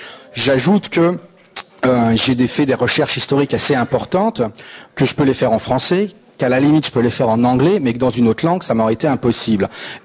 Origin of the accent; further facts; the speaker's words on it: France; Bon, c'est sans doute parce que je suis français.